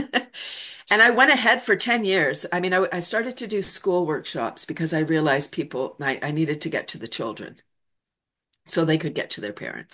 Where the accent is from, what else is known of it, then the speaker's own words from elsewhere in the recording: Toronto, Ontario, Canada; moved away as an adult; I'm from Toronto. I moved out of Toronto in 93, bought a house.